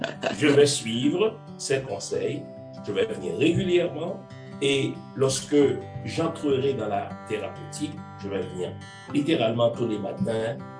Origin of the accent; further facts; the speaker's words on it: Haiti; moi je viens d'Haïti, ça va au moins.